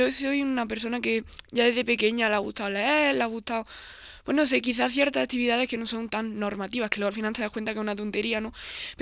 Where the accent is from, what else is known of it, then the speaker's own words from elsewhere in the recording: Granada, Andalusia, Spain; porque soy de Granada